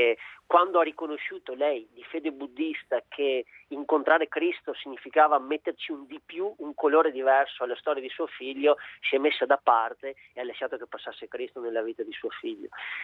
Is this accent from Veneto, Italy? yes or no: yes; Veneto, Italy; Ma l'augurio è imbarazzante pronunciarlo da un veneto che è stato emigrante e oggi si dimentica di questa sua condizione.